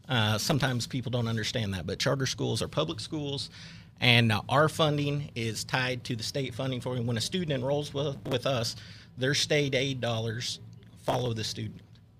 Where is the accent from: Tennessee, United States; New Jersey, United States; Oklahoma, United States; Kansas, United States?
Oklahoma, United States; Newkirk; I'm from Oklahoma originally. Actually grew up in a small farming town in north central Oklahoma, Newkirk, by Ponca City.